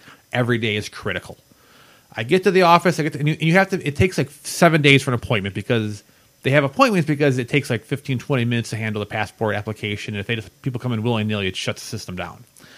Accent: Wisconsin, United States; I wanted to do Dodge County because I grew up in Dodge County

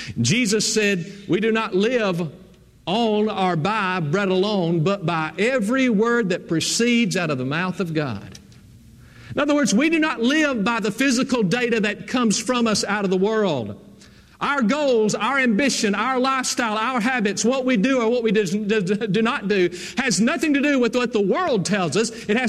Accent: Bible Belt, United States; and of course I'm from the Bible Belt, and Mom and Dad took me to the church

